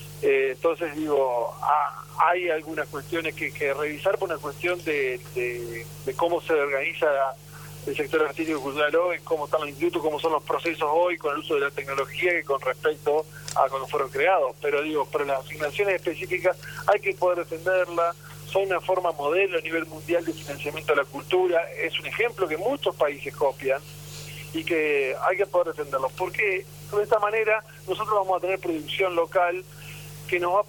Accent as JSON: {"language": "Spanish", "region": "Entre Ríos", "country": "Argentina", "said": "Yo también vengo de una provincia, soy de Entre Ríos"}